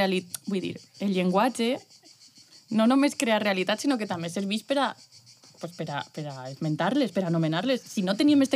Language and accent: Catalan; Valencian Community, Spain; perquè sóc home, perquè sóc valencià.